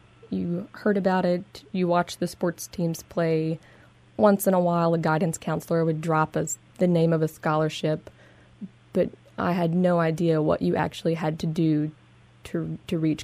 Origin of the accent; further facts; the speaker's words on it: West Virginia, United States; Growing up in Mingo County was in many ways very good and in many ways different than other areas.